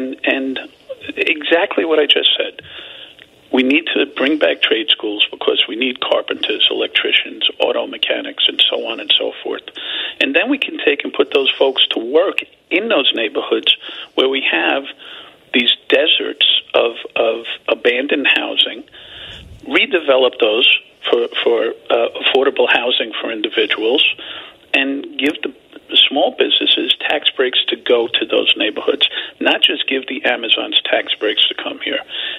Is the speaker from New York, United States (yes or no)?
yes; Bronx, New York, United States; I'm an American League guy growing up in the Bronx.